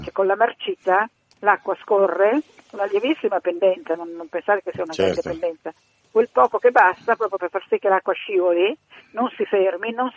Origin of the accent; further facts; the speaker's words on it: Lombardy, Italy; Io compro sempre il grana padano, essendo lombarda, perché è della mia terra